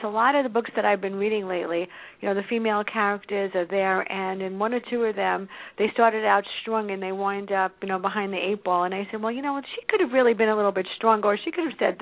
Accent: New York City, New York, United States; and I come from the South Bronx, so don't even go there, people.

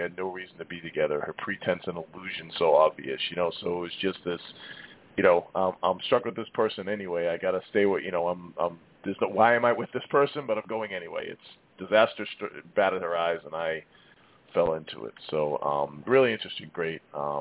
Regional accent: Massachusetts, United States; Yeah, I'm coming from Massachusetts, the birthplace of Dunkin' Donuts, I'm definitely an outcast for not drinking coffee. In my town, I'm not kidding, there's literally at least 15 Dunkin' Donuts plus other places

